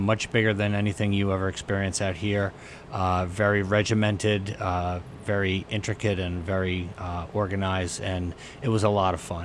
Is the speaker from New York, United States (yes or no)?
yes; East Hampton, New York, United States; I grew up in East Hampton, actually. Went to East Hampton High School and really only left the area to go to college and have been back here ever since I basically graduated.